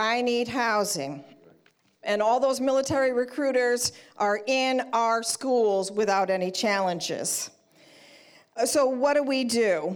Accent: Minnesota, United States; Is one, I'm from Minnesota.

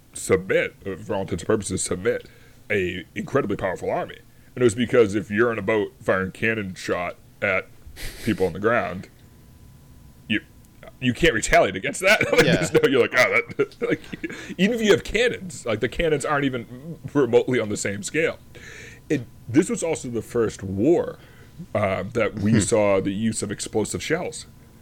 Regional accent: Boston, Massachusetts, United States; But obviously, being a Bostonian, I have to talk about the greatest naval battleship of all

